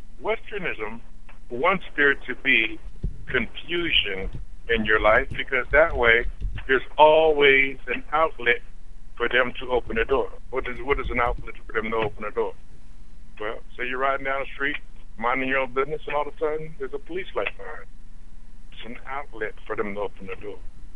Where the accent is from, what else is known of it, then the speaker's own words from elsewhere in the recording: Pennsylvania, United States; No, I'm not from the South. I'm from Pennsylvania. But I'm from the South now.